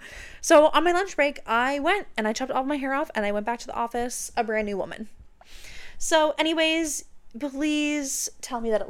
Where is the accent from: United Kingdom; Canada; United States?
Canada; even though I don't have to because I'm Canadian